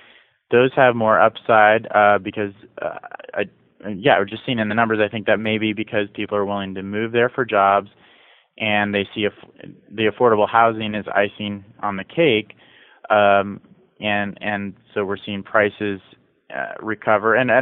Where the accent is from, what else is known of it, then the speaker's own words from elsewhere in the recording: Midwest, United States; now in California, United States; I grew up in the Midwest, and now I'm in California